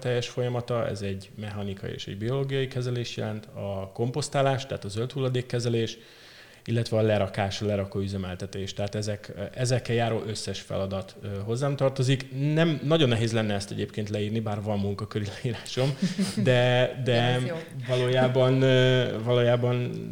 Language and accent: Hungarian; Székesfehérvár, Fejér, Hungary; born there; Fehérváron születtem.